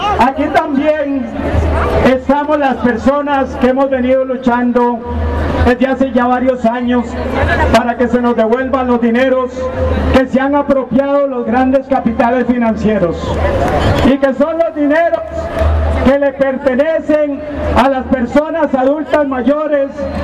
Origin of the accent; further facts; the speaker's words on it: Costa Rica; estamos aquí porque como costarricenses defendemos la institucionalidad pública